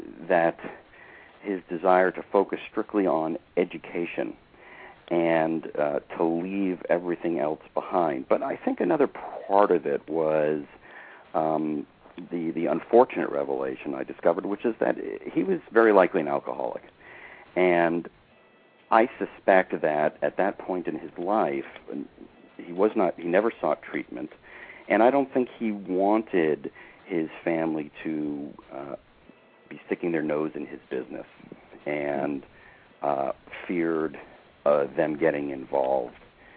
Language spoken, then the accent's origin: English; New York, United States; this underconfident, schlubby teenager growing up outside of New York City